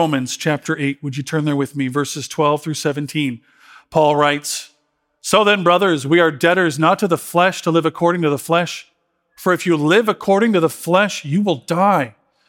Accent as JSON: {"language": "English", "region": "Illinois", "country": "United States", "said": "you know I'm a cityite, as I say. I don't have an agricultural background, and I'm from Illinois, and I actually like the Bears"}